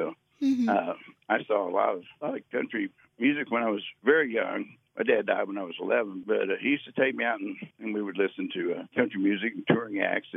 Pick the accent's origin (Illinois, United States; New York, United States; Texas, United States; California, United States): Texas, United States; Austin; Well, like I said, I was raised in Austin, Texas.